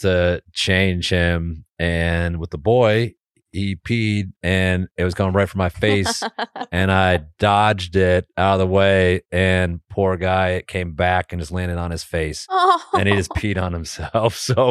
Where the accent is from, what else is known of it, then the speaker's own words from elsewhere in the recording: Windsor Locks, Connecticut, United States; Locks, I'm from Windsor Locks, Connecticut.